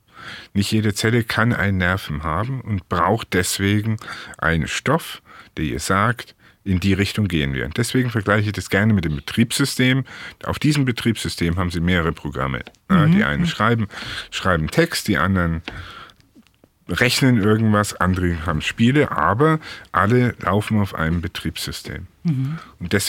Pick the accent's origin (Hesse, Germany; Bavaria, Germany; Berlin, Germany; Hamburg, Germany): Bavaria, Germany; So als Franke hat man immer D und T.